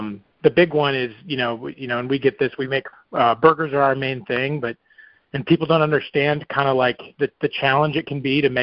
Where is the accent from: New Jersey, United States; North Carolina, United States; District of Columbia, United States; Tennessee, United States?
Tennessee, United States; Smyrna; also born or lived in Cleveland, Tennessee; but we moved up to Smyrna, which is a suburb of Nashville. When I was about six.